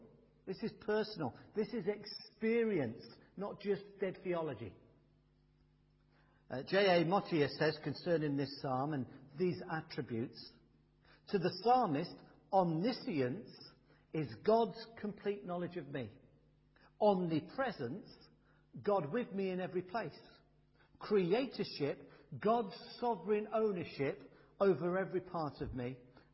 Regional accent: Midlands, United Kingdom; I grew up in the Midlands, and one of the places we used to go was the Malvern Hills.

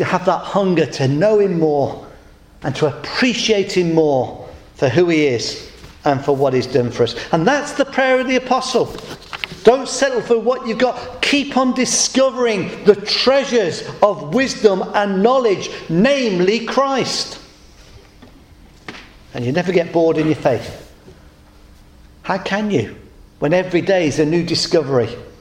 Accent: West Midlands, United Kingdom; I grew up in the Midlands, spent most of my life in the Midlands till I moved down south.

